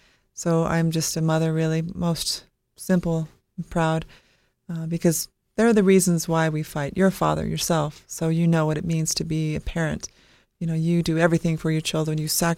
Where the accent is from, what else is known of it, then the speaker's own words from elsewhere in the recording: Idaho, United States; also born or lived in Blackfoot, Idaho; Well, I was born and raised in North Idaho, primarily. In the summer times, my dad remarried, so I grew up part-time in Blackfoot, Idaho, or Fort Hall